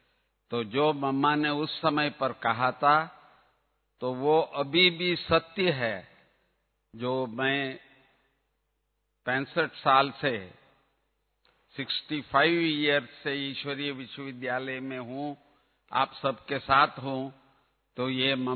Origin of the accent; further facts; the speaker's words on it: Bengaluru, Karnataka, India; Hindi is a second language; मुझे इतनी हिंदी नहीं आती थी। फर्स्ट टाइम मैं बेंगलुरु से आया था